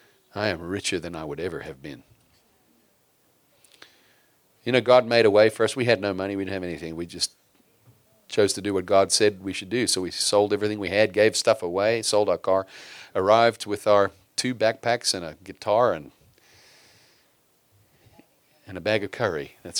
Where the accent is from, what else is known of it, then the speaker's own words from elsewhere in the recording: South Africa; we come from South Africa, and we're working with the mission place up the mountain